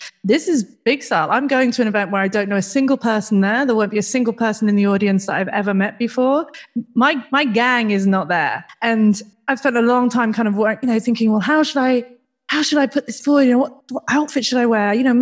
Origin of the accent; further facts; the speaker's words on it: United Kingdom; now in Australia; I'm a British person living in Australia